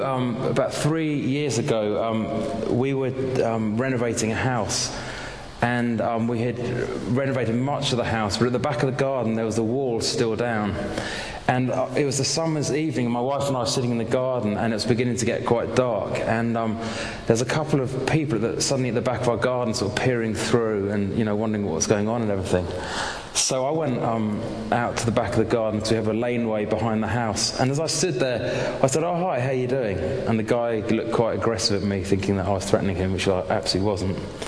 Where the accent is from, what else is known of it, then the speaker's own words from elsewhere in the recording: London, United Kingdom; I'm from London, and da-da-da.